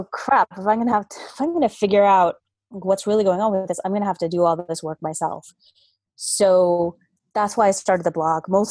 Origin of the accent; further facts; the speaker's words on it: Texas, United States; now in Boston, United States; And but I'm originally from Texas.